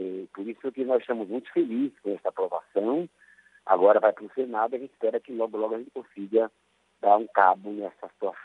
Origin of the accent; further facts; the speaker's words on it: São Paulo, Brazil; Lá no ABC, de onde eu sou, vivi experiências marcantes